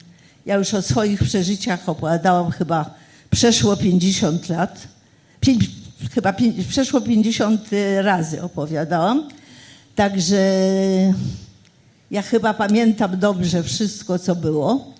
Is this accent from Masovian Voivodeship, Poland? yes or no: yes; Warsaw, Masovian Voivodeship, Poland; Ja jestem warszawianką, urodziłam się w Warszawie.